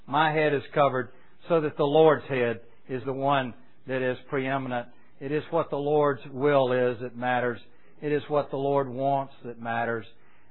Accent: the South, United States; I know when I grew up in the South, it was the Free Will Baptist

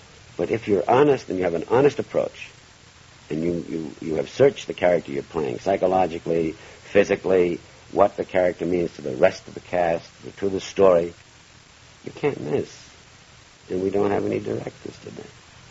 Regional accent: Long Island, New York, United States; I didn't know from the East Side. I was brought up in Long Island.

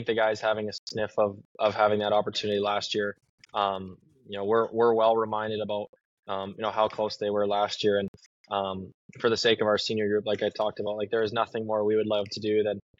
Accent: Calgary, Alberta, Canada; Yeah, growing up in Calgary

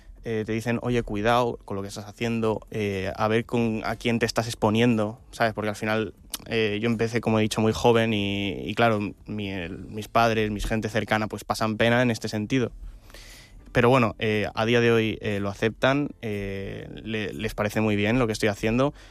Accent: Balearic Islands, Spain; yo soy de aquí, de Mallorca. Uh-huh. Tengo 22 años.

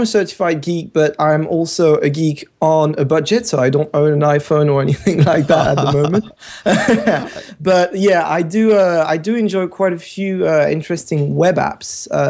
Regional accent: France; English is a second language; now in England; I'm from France, as you can probably hear. And I live in England at the moment

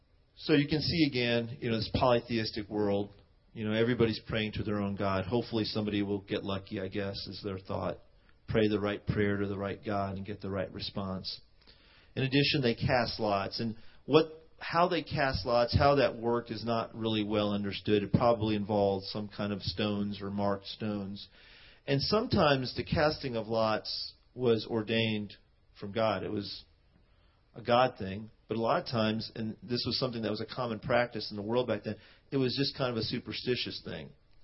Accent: India; as an Indian person, I don't really get on boats very much. I don't know about you guys. I don't know if it's like we're seafaring people as Indians.

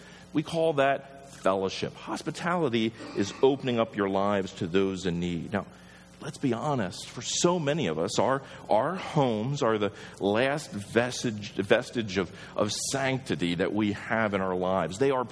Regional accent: Wisconsin, United States; Now, probably one, knowing we are from Wisconsin and looking at our size

